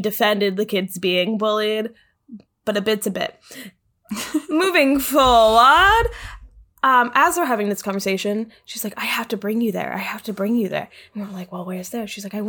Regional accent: Maine, United States; So I'm from Maine.

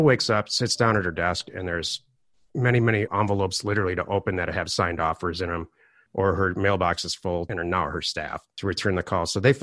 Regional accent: Michigan, United States; I'm from Michigan, and all of Michigan, I can't get to work with any product type

